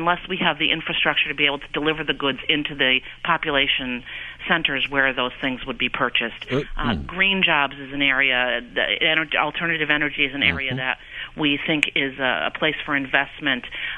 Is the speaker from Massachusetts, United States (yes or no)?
yes; Massachusetts, United States; I'm from Western Massachusetts, mm-hmm. which is the only part of our state other than Cape Cod and the cranberry growers that we would call rural.